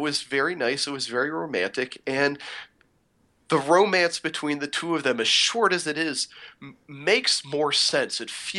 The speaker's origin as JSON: {"language": "English", "country": "United States", "said": "which didn't mean anything to me because I'm an American."}